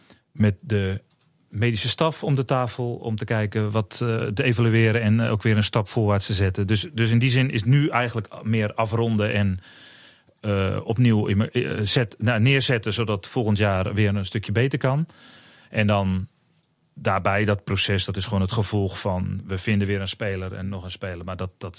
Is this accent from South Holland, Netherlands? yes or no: yes; Rotterdam, South Holland, Netherlands; Ik ben Rotterdammer, dus ik ben een Feyenoord fan.